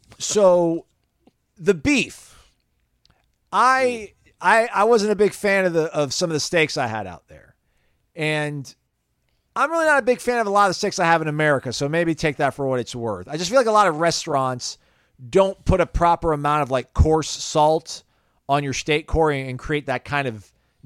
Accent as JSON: {"language": "English", "country": "United States", "said": "because I'm an American and all of our cattle is like mass produced on farms"}